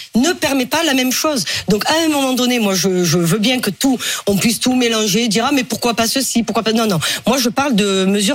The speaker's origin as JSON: {"language": "French", "town": "Marseille", "region": "Provence-Alpes-Côte d'Azur", "country": "France", "said": "Les Alpes-Maritimes ou Marseille. Regardez, je suis marseillaise."}